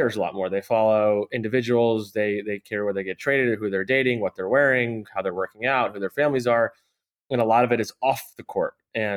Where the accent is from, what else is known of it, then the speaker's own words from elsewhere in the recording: New Jersey, United States; I grew up outside of New York in Northern New Jersey.